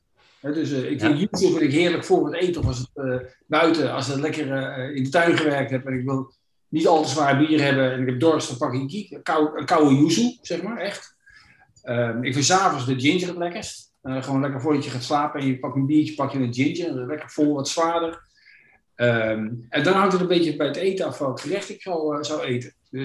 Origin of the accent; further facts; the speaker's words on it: Amsterdam, North Holland, Netherlands; born there; now in 's-Hertogenbosch, Netherlands; Ja, ik ben geboren Amsterdammer, maar ik woon in Den Bosch. In Zuid-Hogebosch.